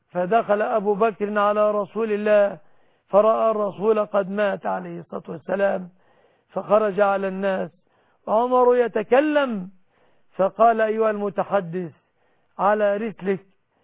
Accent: Egypt; بلادنا مصر

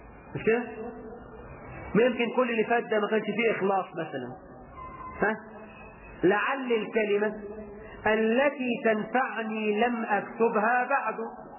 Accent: Egypt; احنا عندنا في مصر امثال تكسر المقاديم

